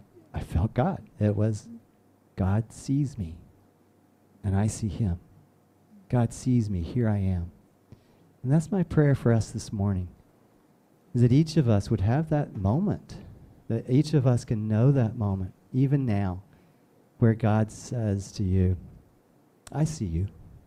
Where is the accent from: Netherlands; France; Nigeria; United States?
Nigeria; born there; I told you that I was born in Nigeria